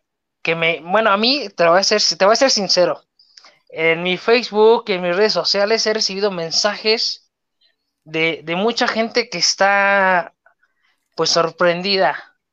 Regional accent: Mexico; Yo creo que es algo que, como mexicanos, pues nos debe de enorgullecer

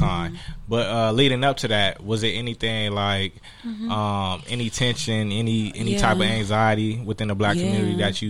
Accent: Inglewood, California, United States; Like, you know, I grew up in Englewood. I'm from Englewood.

